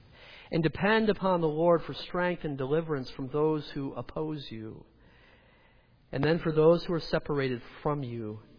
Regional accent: New York, United States; now in Minnesota, United States; I grew up in New York. My wife grew up in Hartford, Connecticut. We now live in Minnesota, but our children are going to college in South Carolina.

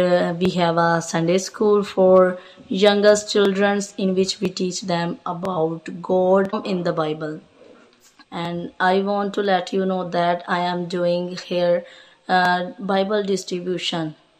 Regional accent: Pakistan; English is a second language; from Pakistan

